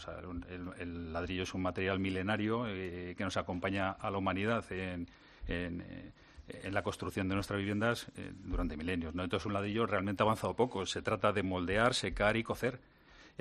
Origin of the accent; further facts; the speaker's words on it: Toledo, Castilla-La Mancha, Spain; Para eso soy de Toledo